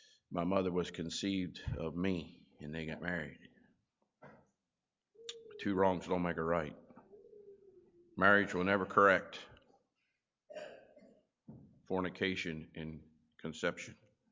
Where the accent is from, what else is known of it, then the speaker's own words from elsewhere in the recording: Gettysburg, Pennsylvania, United States; I'm from Gettysburg, Pennsylvania, New Oxford.